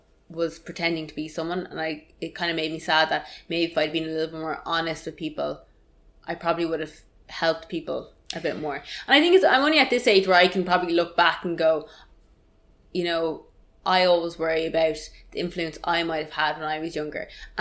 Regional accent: Ireland; And I know as Irish people, we call that cocky, but...

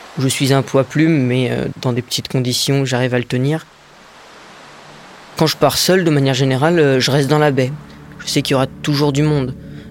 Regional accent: New Caledonia; j'ai 18 ans, je suis né en Nouvelle-Calédonie où j'y ai vécu.

